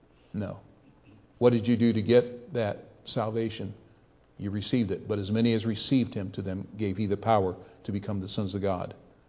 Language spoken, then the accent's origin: English; Canton, Ohio, United States; We grew up together in Ohio, there in the Canton area.